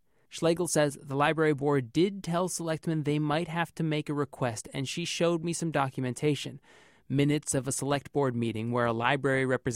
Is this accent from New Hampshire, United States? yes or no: yes; Gilmanton, New Hampshire, United States; I grew up in Gilmanton, and my parents have a pro-library sign in their yard.